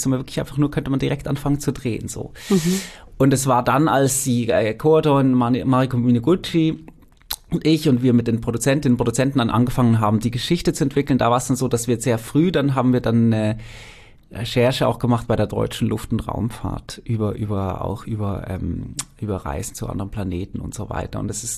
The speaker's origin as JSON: {"language": "German", "country": "Switzerland", "said": "ich bin Schweizer, ich kenne die Schweizer Berge sehr gut"}